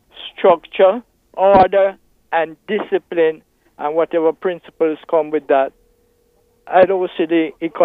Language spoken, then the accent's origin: English; Jamaica; moved away as an adult; now in Barbados; Yes, I'm a Jamaican, no, by naturalization, but in Barbados since 2006